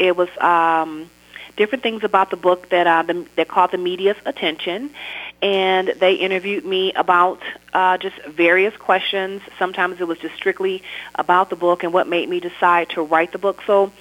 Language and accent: English; Detroit, Michigan, United States; No, actually, I'm from Detroit.